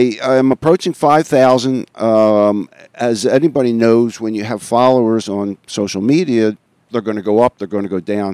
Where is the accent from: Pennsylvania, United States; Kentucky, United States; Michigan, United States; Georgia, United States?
Pennsylvania, United States; Philadelphia; now in Siesta Key, United States; I'm a former Marine. I'm from Philadelphia originally.